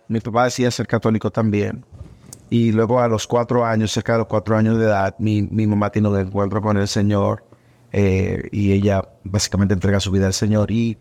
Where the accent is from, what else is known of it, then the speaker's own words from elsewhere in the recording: Santo Domingo, Distrito Nacional, Dominican Republic; Yo soy nacido y crecí en la República Dominicana, Santo Domingo, la ciudad capital.